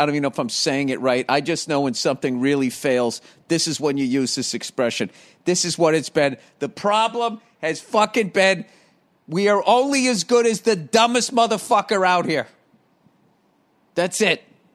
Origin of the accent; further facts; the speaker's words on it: United States; Like, it's New Year's Eve. I'm an American.